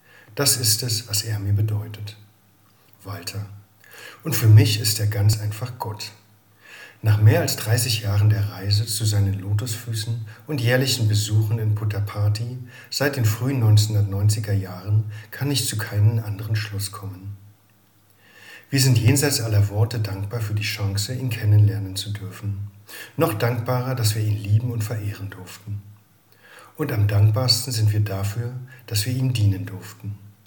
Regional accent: Germany; ich bin als Katholikin in Deutschland aufgewachsen, als Tochter des Küsters und war von Kindheit an tief in die Rhythmen des Glaubens eingebunden.

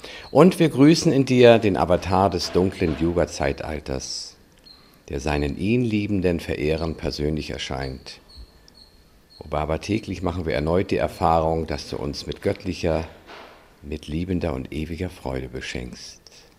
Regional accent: Hamburg, Germany; in Hamburg, wo ich aufgewachsen bin und wo ich dann später auch beruflich tätig war

